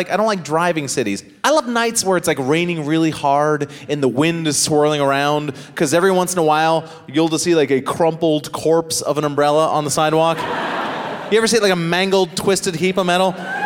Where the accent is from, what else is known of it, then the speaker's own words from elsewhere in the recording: Massachusetts, United States; now in New York City, United States; I grew up in Massachusetts, but I do live in New York City now.